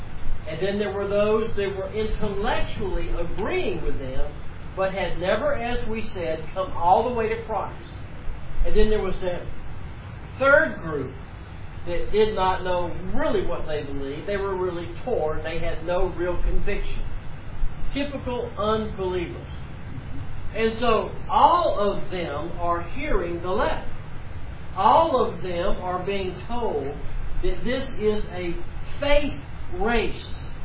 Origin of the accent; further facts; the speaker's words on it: Mobile, Alabama, United States; It would be like what Carol and I were very familiar with growing up in Mobile, Alabama.